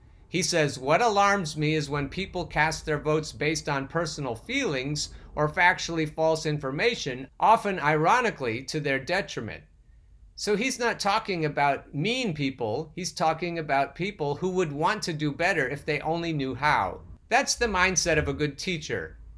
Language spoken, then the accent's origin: English; United States; it's my duty as an American, an attorney, a business owner, a husband